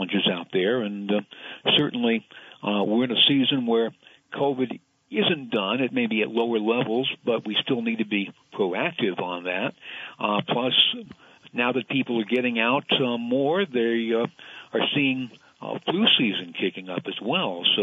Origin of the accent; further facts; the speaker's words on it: Vernon, Vermont, United States; I mean, my hometown of Vernon was basically untouched, but part of Brattleboro's downtown was underwater.